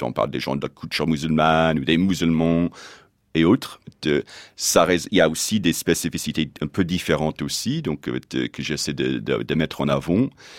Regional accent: United States; French is a second language; moi, en tant qu'Américain, que je sois constamment en train de critiquer la France

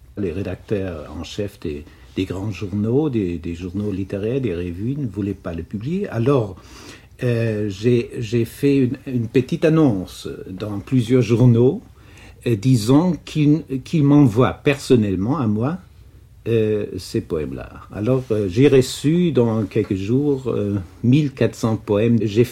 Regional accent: Germany; French is a second language; Le type d'un poète qui est assez répandu en France, mais très rare chez nous en Allemagne.

